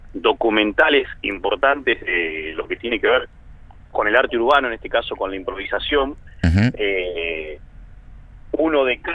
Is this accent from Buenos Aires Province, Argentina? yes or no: yes; Dolores, Buenos Aires Province, Argentina; acá en mi pueblo, en Dolores, provincia de Buenos Aires, en un club de mi barrio.